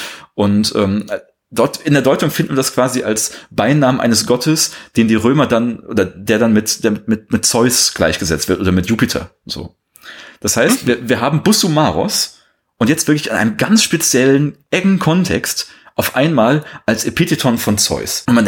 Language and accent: German; Rhineland, Germany; ich begreife mich als Rheinländer, ja schon.